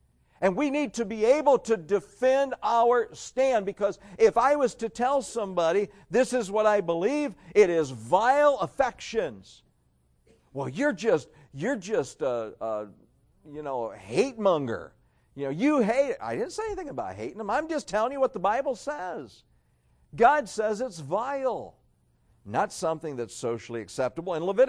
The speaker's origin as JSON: {"language": "English", "town": "Stryker", "region": "Ohio", "country": "United States", "tie": "born or raised there", "said": "I grew up sheltered. I grew up in Stryker. I grew up with farming community."}